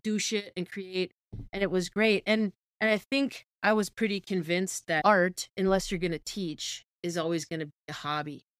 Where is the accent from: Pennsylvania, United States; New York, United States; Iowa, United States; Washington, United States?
Pennsylvania, United States; We're from Pennsylvania.